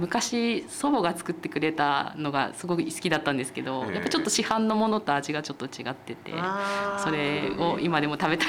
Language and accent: Japanese; Ichinoseki, Iwate, Japan; 岩手県の一関市になります